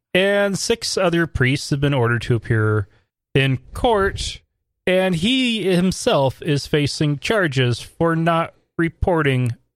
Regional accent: Oregon, United States; accent: Malheur County accent; I was confused in Grants Pass of being from Texas because my accent did not sound right. I had the Malheur County accent from Eastern Oregon. It's unique.

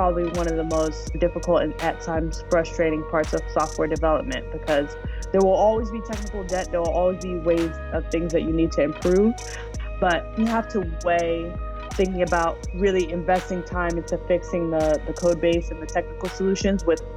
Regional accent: New York City, New York, United States; now in California, United States; I'm from New York originally. I'm living out in California now, but I grew up between Staten Island and Harlem.

